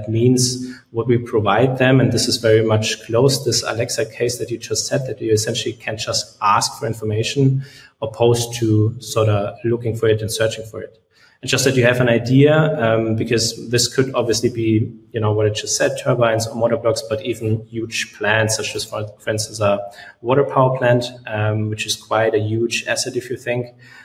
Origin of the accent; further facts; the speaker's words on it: Munich, Bavaria, Germany; English is a second language; like we are from Munich, at least I am actually